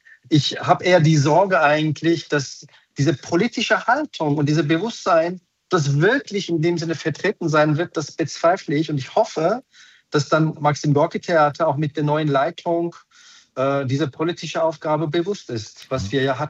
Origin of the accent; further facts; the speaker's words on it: Berlin, Germany; Deswegen habe ich eben drei Orte gesucht, die für mich sehr wichtig waren, seit meiner Kindheit in Berlin.